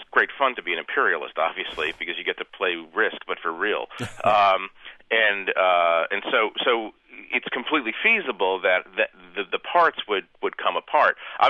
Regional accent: United States; Oh, yeah. I'm American, you know.

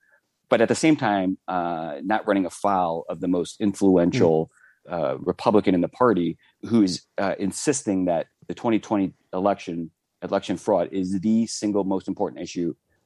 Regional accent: Cleveland, Ohio, United States; I mean, I'm from Cleveland. I'm a Browns fan.

